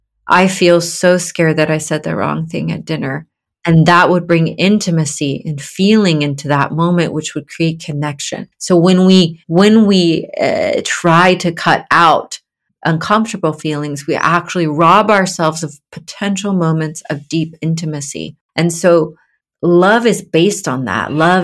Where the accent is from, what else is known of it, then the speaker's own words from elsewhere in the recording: Georgia, United States; because I grew up in Georgia and like everybody was very Protestant, Christian, middle class, you know.